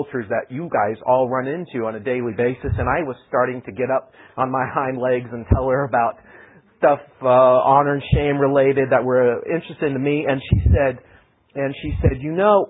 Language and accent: English; North Africa, Morocco; also born or lived in Algeria; I'm a missionary kid. I grew up in North Africa. I spent the first 16 years of my life in the countries of Algeria and Morocco.